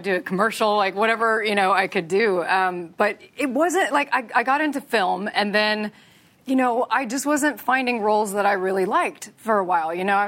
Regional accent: Texas, United States; I'm from Texas.

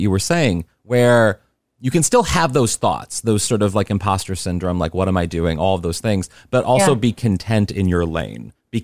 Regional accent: St. Louis, Missouri, United States; but I had like that Midwest, we're both from St. Louis.

